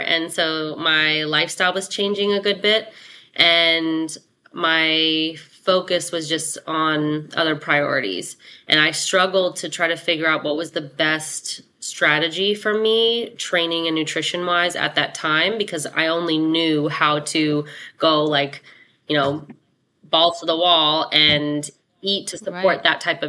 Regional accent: New Orleans, Louisiana, United States; moved away as an adult; also born or lived in Virginia; I went to James Madison University. It's kind of how I ended up in Virginia. I'm from New Orleans originally, and I stayed in the area.

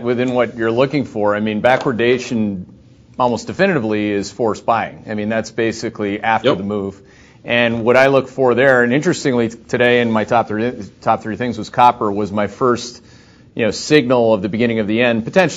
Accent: Canada; which I know very well as a Canadian hockey player

